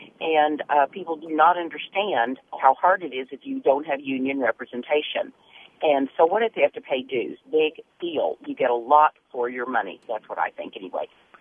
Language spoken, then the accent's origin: English; Oklahoma, United States; moved away; I'm from Oklahoma originally, and it's a right-to-work state.